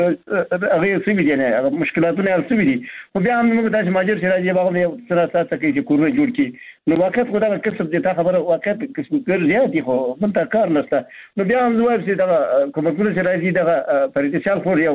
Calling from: Baghlan, Afghanistan; بغلان مې تماس نیولې

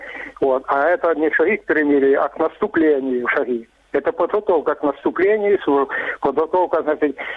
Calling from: Vinnytsia, Vinnytsia Oblast, Ukraine

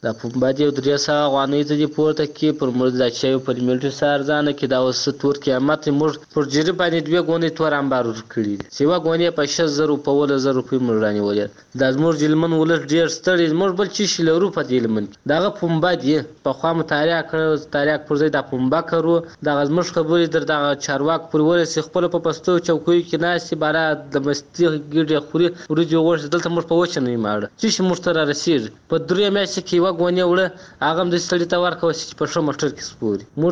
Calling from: Helmand, Afghanistan; موږ د هلمند یو،

